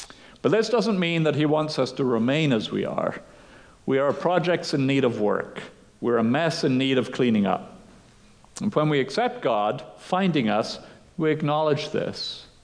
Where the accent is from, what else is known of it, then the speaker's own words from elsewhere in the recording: United Kingdom; And I had to explain, well, actually, I am British, despite the evidence of my accent.